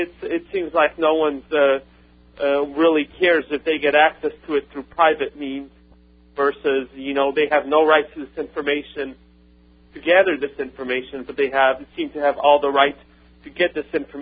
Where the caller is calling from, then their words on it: Athens, Georgia, United States; Athens, Georgia.